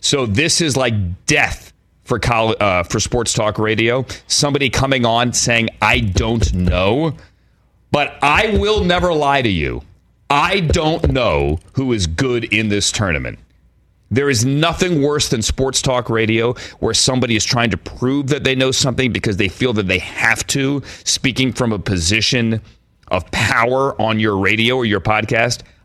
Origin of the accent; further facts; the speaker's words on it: Virginia, United States; I didn't grow up in either West Virginia or Maryland. I grew up in Virginia, not West Virginia.